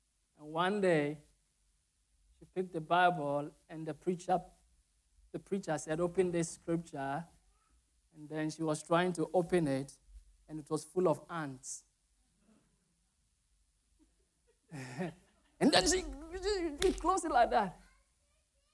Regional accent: Ghana; English is a second language; I'm not English, I'm a Ghanaian, but I try to speak English.

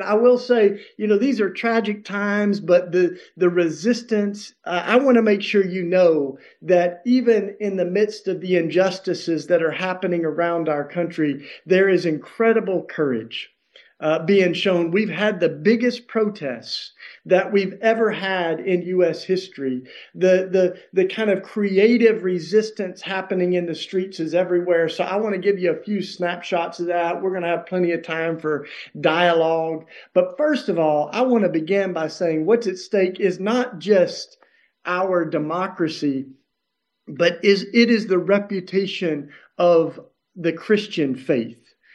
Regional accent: Tennessee, United States; I'm in Tennessee right now, and this is my home state.

